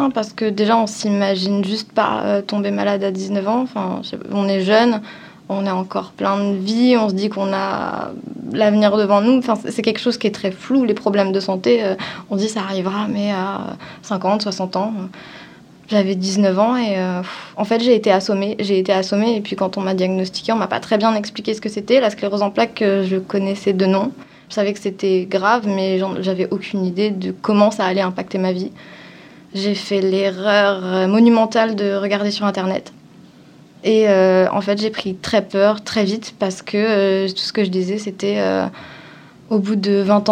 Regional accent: Avignon, Provence-Alpes-Côte d'Azur, France; En vrai, j'ai beaucoup bougé en France, donc je viens d'Avignon, en gros, parce que c'est là où j'ai passé le plus clair de mon temps.

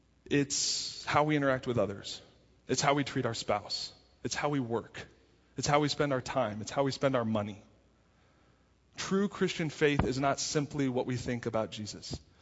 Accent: Littleton, Colorado, United States; We had a good friend when I was in high school. I grew up in Littleton.

